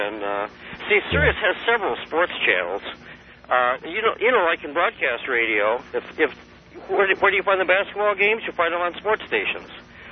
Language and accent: English; Lansing, Michigan, United States; I like what you say about Lansing, because I grew up outside of Lansing myself when I used to listen to WMRT.